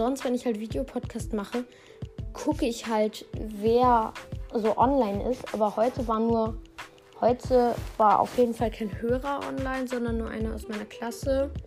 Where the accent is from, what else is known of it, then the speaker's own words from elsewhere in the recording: Bremen, Germany; Also, ich komme aus Bremen